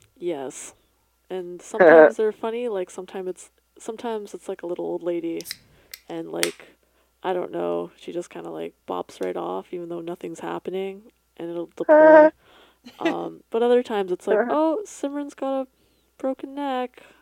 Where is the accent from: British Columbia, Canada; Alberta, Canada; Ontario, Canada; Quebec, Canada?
British Columbia, Canada; Surrey; I grew up in Surrey. I lived on 152nd Street, and then when we were gonna move, we moved two houses up.